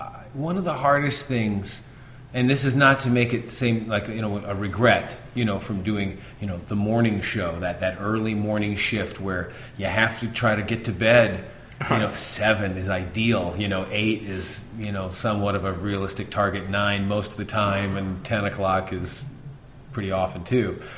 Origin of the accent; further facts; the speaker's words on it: Minnesota, United States; the local radio station in my hometown in southern Minnesota was hiring